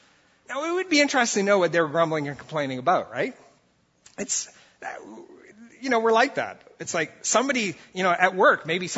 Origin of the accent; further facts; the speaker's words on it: Brazil; I grew up in Brazil